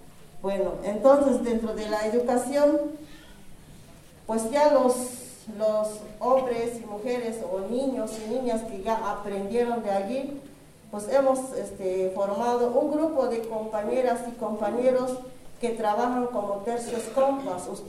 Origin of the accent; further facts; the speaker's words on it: La Garrucha, Chiapas, Mexico; vengo del Caracol 3, La Garrucha.